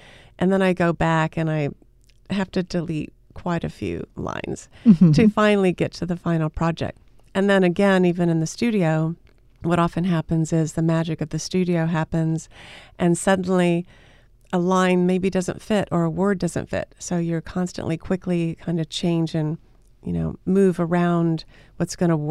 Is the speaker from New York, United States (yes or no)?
no; Kansas, United States; is a song written about when I was growing up in Kansas.